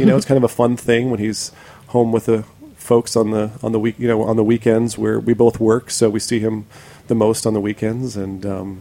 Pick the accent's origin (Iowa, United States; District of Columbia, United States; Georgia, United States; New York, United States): Iowa, United States; I grew up in Iowa.